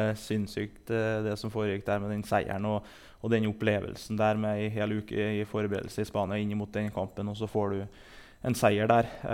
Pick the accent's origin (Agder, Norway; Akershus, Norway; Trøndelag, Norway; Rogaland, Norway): Trøndelag, Norway; det var jo som trønder det, den drømmen du hadde